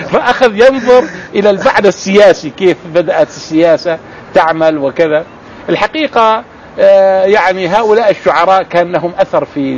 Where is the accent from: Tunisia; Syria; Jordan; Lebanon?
Jordan; في عندنا في الأردن شاعر معروف